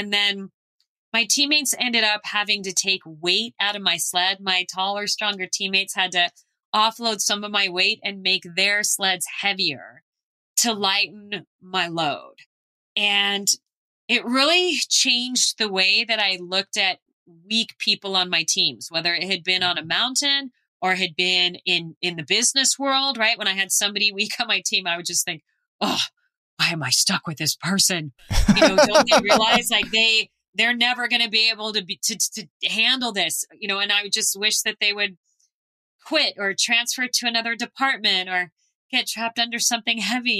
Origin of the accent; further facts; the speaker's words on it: Phoenix, Arizona, United States; I grew up in Phoenix and I never got to do that.